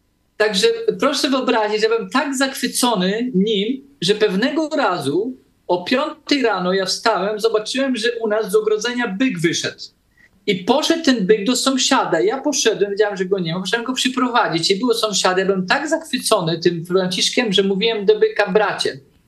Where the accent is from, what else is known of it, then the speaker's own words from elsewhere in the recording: Brazil; Ja się urodziłem w Brazylii w takiej bardzo potężnej wiosce, czyli w lesie po prostu. Tam do sąsiada to człowiek miał kilometr i tak dalej. Sąsiad bardzo daleko od drugiego i w lesieśmy żyli. Dosłownie w takiej dżungli.